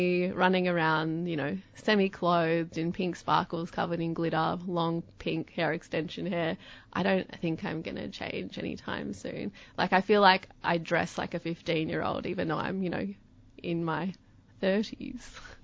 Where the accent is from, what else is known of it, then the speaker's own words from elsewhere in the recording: Canberra, Australian Capital Territory, Australia; I know growing up in Canberra, there was no queer group.